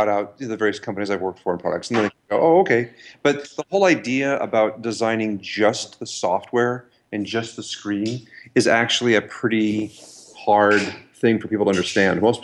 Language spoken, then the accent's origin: English; Milwaukee, Wisconsin, United States; now in Palo Alto, United States; No, just my sister and I just grew up in Milwaukee. But I went to undergraduate here at Stanford, and that's what brought me out to the West Coast.